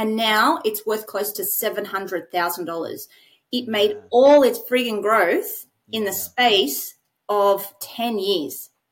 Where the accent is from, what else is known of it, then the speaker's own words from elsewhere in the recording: Sydney, New South Wales, Australia; like I'm from Sydney